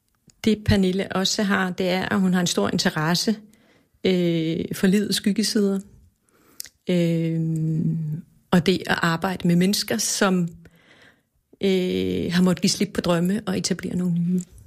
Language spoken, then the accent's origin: Danish; Central Denmark Region, Denmark; also born or lived in Copenhagen; now in Nordsjælland, Denmark; Jeg er født i København på Rigshospitalet for 45 år siden. Jeg er opvokset på Djursland blandt hippier og gæve bunderøve. Og nu bor jeg i Nordsjælland, tæt på naturen, hvor jeg har allermest hjemme.